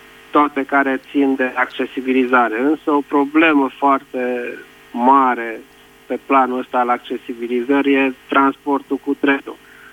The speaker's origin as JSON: {"language": "Romanian", "town": "Brașov", "region": "Brașov County", "country": "Romania", "said": "Și la Brașov, de unde sunt eu, s-a început și partea de accesibilizare."}